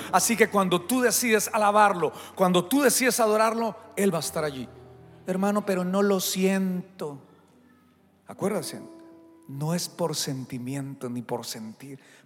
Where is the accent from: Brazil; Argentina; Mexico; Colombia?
Colombia; Bogotá; now in Houston, United States; Ahorita que está haciendo un calor sabroso aquí en Houston. Yo vengo del frío, yo vengo de Bogotá. Estoy nuevo aquí en la ciudad, ¿no?